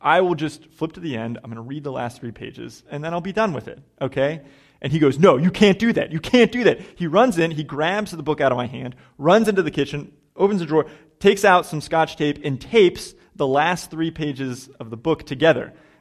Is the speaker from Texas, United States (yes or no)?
no; Pittsburgh, Pennsylvania, United States; now in Somerville, United States; I'm from Pittsburgh. Molly is from Atlanta, and both of our kids are from Boston